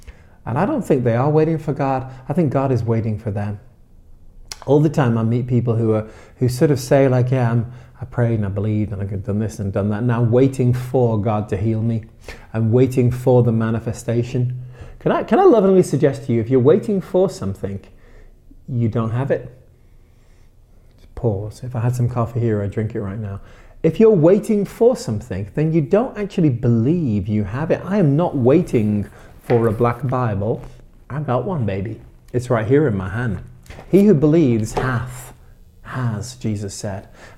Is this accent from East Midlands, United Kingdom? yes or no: no; Widnes, North West England, United Kingdom; also born or lived in Liverpool; So I grew up in, I was born in Liverpool, and I grew up in the county of Cheshire in the UK. Actually grew up in a little town called Widnes.